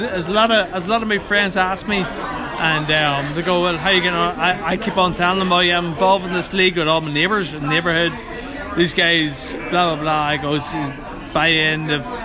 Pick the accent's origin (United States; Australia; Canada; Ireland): Ireland; No, for first thing, I mean, like, obviously I'm Irish.